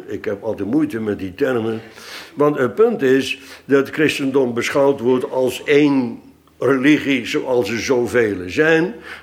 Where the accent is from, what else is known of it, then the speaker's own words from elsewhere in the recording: Netherlands; En eens in het jaar worden wij als Nederlanders geacht op 4 mei te gedenken degenen die gestorven zijn voor ons